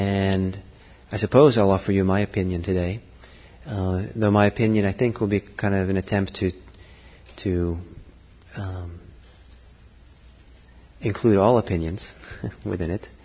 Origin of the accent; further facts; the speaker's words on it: Norway; also born or lived in Italy; in my growing up in Europe, which I grew up somewhat in Norway and Italy and places like